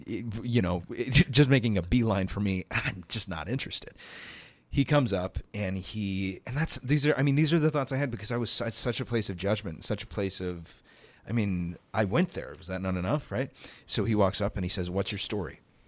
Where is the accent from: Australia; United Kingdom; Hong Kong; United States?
United States; Texas; So I said, "I'm from Texas." And, you know, people kind of chuckle. They're like, "Can you do a Texan accent?" I can do a Texan accent.